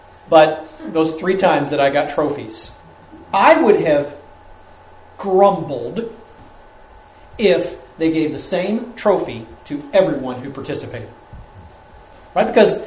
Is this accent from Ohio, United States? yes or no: yes; Cincinnati, Ohio, United States; My hometown team is a part of that today in football. If the Bengals beat the Chiefs have to stay home in Kansas City.